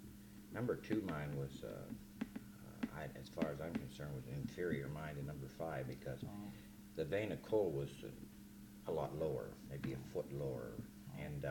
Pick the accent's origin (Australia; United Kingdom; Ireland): United Kingdom; Stonyburn, Scotland; born there; No, I was born in Scotland.